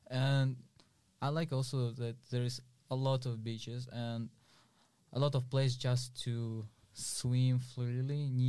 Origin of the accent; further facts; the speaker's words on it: Bishkek, Kyrgyzstan; I'm from Kyrgyzstan, Bishkek, and I'm studying integrative engineering.